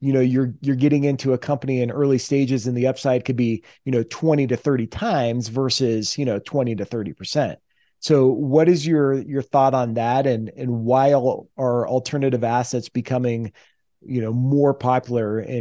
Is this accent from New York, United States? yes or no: no; Breckenridge, Colorado, United States; And he's actually in my hometown area in the mountains of Breckenridge today.